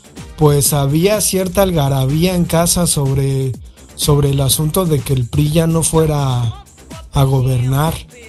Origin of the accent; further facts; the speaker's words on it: Mexico; no sé si sea porque somos mexicanos y nos han enseñado así